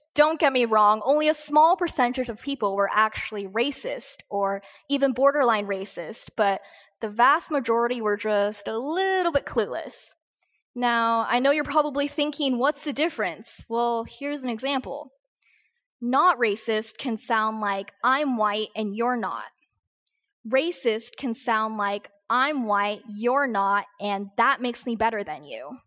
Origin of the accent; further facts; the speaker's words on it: Boise, Idaho, United States; also born or lived in South Dakota / North Dakota; Where are you from? Oh, I'm from Boise, Idaho. I see, but where are you really from? I lived in South Dakota for a while. Okay, what about before that? I lived in North Dakota.